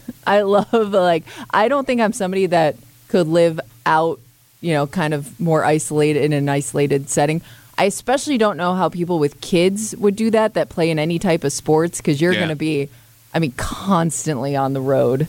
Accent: Rochester, New York, United States; growing up in Rochester, you have an idea of people based on, like, what suburb they grew up in.

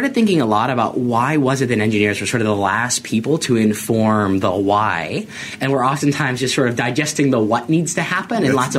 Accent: Pennsylvania, United States; also born or lived in London, United Kingdom; So I grew up outside of Pittsburgh.

